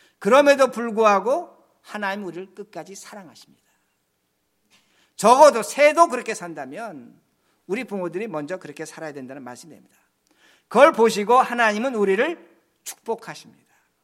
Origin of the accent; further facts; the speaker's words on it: South Korea; now in United States; 우리 한국 분들이 저도 그런 적이 있는데